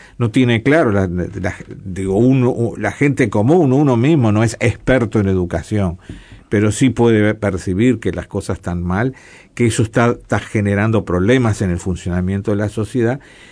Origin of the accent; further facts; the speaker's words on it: Uruguay; Porque hay una cosa que sí es muy propia de los uruguayos, y yo eso lo menciono mucho en el libro, es esa tendencia que cuando nos encachilamos con algo es lo único que hay.